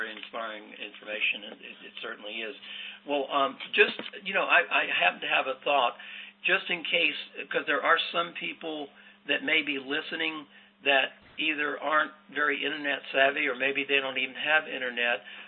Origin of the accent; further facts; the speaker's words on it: Ohio, United States; I am from Ohio.